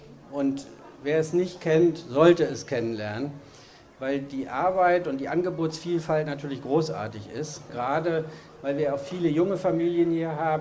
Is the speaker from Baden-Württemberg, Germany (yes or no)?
no; North Rhine-Westphalia, Germany; Nein, ich bin tatsächlich im Ruhrgebiet aufgewachsen